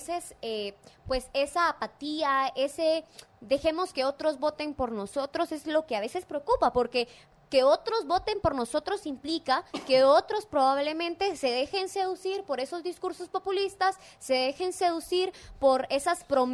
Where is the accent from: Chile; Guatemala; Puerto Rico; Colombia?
Guatemala; nosotros como guatemaltecos